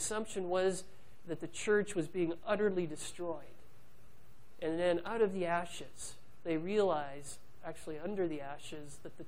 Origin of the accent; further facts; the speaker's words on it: Canada; being a Canadian, I have a narrow perspective on the church and what it looks like in the world.